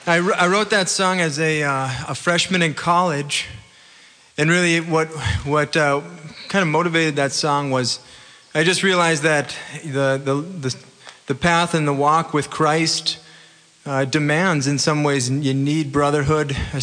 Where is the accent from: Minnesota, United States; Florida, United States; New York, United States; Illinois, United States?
Minnesota, United States; I'm from the Twin Cities area, Minnesota.